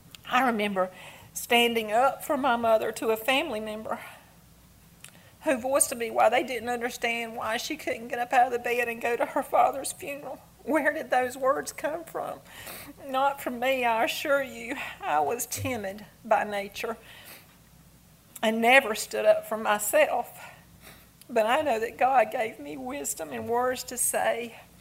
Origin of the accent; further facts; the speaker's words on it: Waycross, Georgia, United States; also born or lived in Macon / Savannah; He led me back here to Waycross, my hometown, after 30 years of living in Macon and Savannah area.